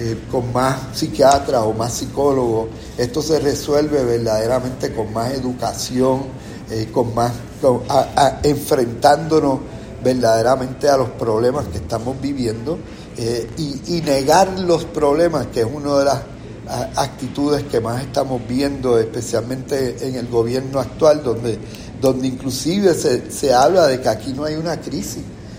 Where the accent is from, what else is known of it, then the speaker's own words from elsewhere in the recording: Puerto Rico; nuestros valores, nuestra idiosincrasia como puertorriqueños, cada día estamos perdiendo.